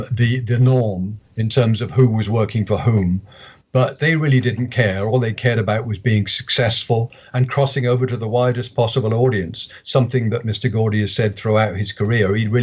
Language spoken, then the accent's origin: English; Bristol, South West England, United Kingdom; The show I went to in my hometown of Bristol